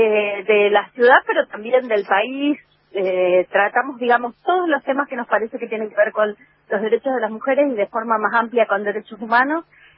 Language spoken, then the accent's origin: Spanish; Rosario, Santa Fe, Argentina; Sí, soy muy rosarina y amo esta ciudad porque es hermosa.